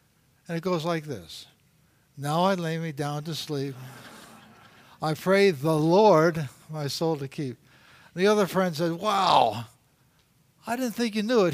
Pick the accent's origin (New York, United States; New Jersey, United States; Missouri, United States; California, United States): New York, United States; New York City; I'm from Brooklyn, New York, so don't give me no guff.